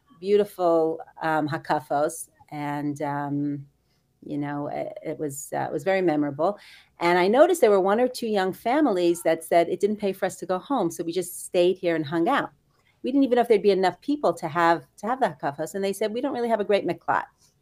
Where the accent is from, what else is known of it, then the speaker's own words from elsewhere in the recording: Brooklyn, New York, United States; moved away as an adult; also born or lived in Atlanta; I grew up in Brooklyn, New York. And then after I got married, I lived in Kew Gardens Hills for a few years and moved to Atlanta, Georgia.